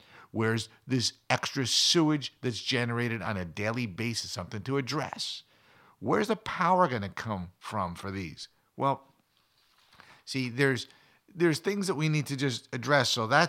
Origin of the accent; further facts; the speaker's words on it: New Jersey, United States; Well, I grew up near Giant Stadium. I actually played at Giant Stadium.